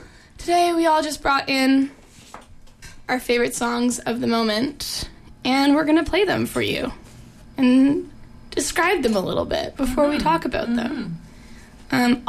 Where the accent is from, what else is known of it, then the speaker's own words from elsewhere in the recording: Toronto, Ontario, Canada; I'm from Toronto